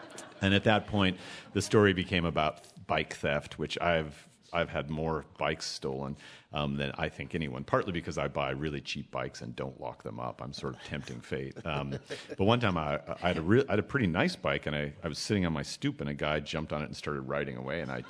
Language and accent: English; Spokane, Washington, United States; It's a piece called Statistical Abstract for My Hometown, Spokane, Washington